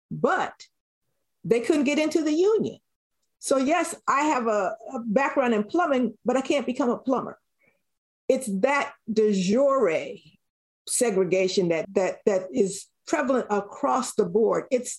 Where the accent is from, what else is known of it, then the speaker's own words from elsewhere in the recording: Philadelphia, Pennsylvania, United States; I tell people all the time, I'm not mad about growing up in West Philadelphia. I love living in West Philadelphia.